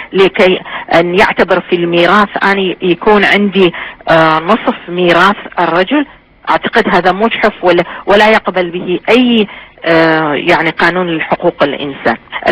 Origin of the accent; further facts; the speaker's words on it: Iraq; أنا جبت في محاضرتي مثال العراق لكوني أنا عراقية الحقيقة